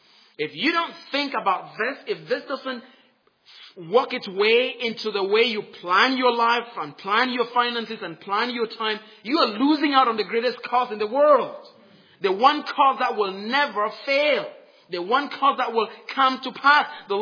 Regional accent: Cameroon; I grew up in Cameroon in Central Africa, and we had gods. Every family had their own gods. Every tribe had their own gods.

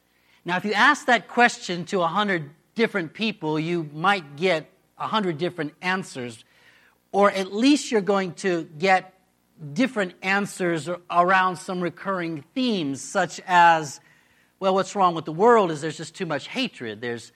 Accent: Michigan, United States; So I'm from Michigan.

